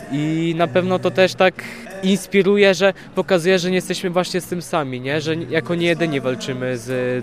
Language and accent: Polish; Elbląg, Warmian-Masurian Voivodeship, Poland; jestem właśnie z Elbląga